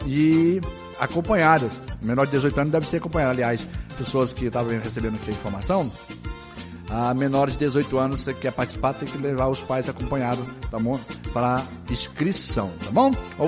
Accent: Cruzeiro do Sul, Acre, Brazil; Festival da Farinha em Cruzeiro do Sul, tá bom? É festa, minha terra natal, tá bom?

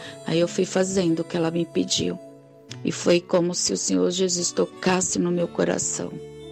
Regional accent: Xique-Xique, Bahia, Brazil; now in São Paulo, Brazil; sou da cidade de Xique-Xique, Bahia, mas moro em São Paulo há 30 anos.

